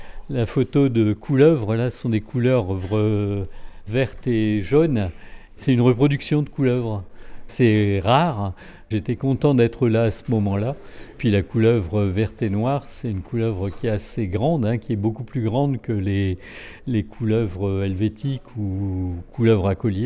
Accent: Cauchy-à-la-Tour, Hauts-de-France, France; Je suis de Cauchy à la Tour, donc dans le Pas-de-Calais. Donc Cauchy à la Tour, qui est pas très loin de Béthune-Bruay, quoi.

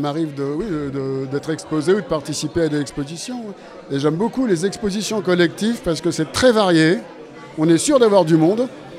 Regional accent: Lille, Hauts-de-France, France; Je suis un Lillois depuis toujours.

